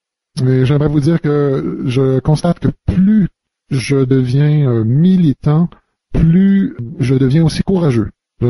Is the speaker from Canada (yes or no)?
no; Texas, United States; je viens du Texas. Lorsque je ne suis pas sur la route en train de donner des enseignements, alors je suis aussi pasteur d'une église au Texas.